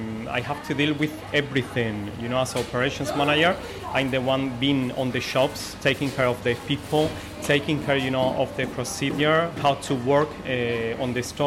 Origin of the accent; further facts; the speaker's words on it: Malaga, Andalusia, Spain; I'm from Spain, from south of Spain, Malaga.